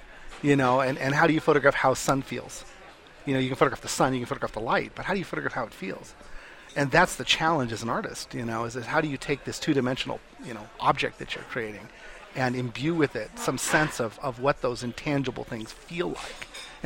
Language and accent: English; Canada; also born or lived in New York; now in United States; I'm from Canada originally. And through a series of circumstances, I ended up in the United States. And then I married a lady from New York, which got me to New York, and eventually I ended up in New Mexico.